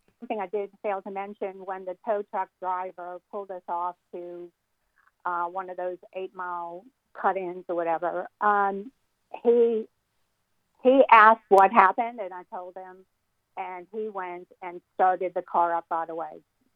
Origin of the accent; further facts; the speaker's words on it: New Orleans, Louisiana, United States; I lived in New Orleans. I'm from New Orleans.